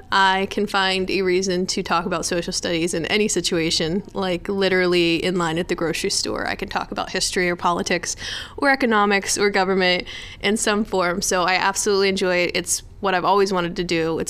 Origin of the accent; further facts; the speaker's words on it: Fairmont, West Virginia, United States; I moved to a smaller college called Fairmont State University, which is actually in my hometown.